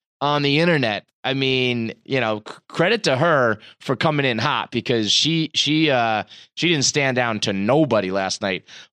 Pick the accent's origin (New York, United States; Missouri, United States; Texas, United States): New York, United States; New York City; I'm a New Yorker.